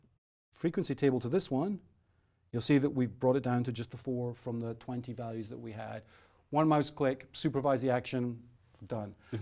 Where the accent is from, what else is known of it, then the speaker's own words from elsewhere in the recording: United Kingdom; I'm British, so I'm much more polite than